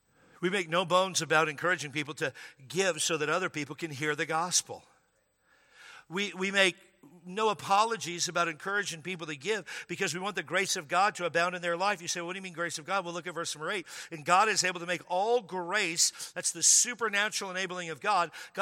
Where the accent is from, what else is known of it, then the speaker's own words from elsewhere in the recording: Washington, United States; Good thing I grew up in Washington State.